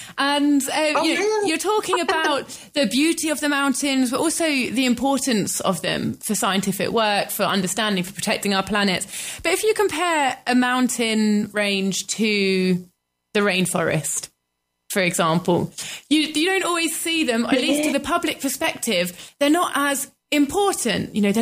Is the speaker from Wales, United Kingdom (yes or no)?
no; London, United Kingdom; I grew up in London